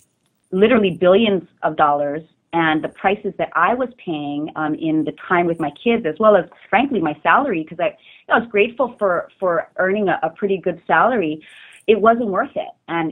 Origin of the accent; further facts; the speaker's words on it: Hawaii, United States; the same values plus ambition that I had growing up in Hawaii. So I cut my ties to the corporate world, hopped on a plane, and came back to Hawaii to raise my two girls.